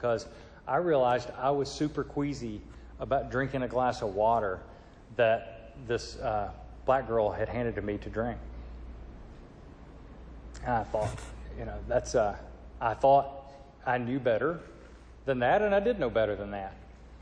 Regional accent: Stone Mountain, Georgia, United States; I was raised in Stone Mountain, Georgia, home of the Klan.

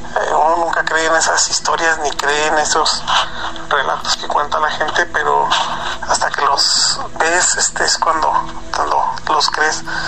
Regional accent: Guanajuato, Mexico; soy de acá de Guanajuato.

